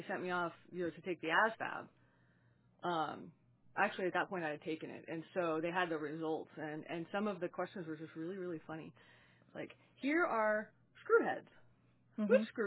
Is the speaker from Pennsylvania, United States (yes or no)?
yes; Pennsylvania, United States; I am originally from Pennsylvania. Yay, Pennsylvania. Out there, and I always said, out there with the cows and the trees and the corn.